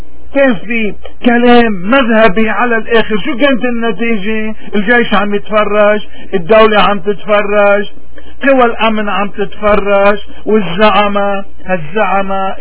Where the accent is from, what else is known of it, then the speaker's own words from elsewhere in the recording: Lebanon; نحن كمواطنين لبنانيين شو شايفين؟